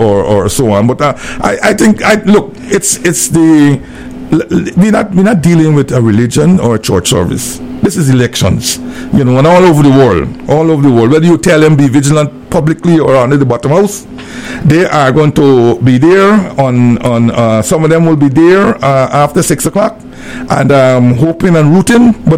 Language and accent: English; Guyana; when I came back from England, where I went and do my second degree, life was very rough in Guyana, extremely rough.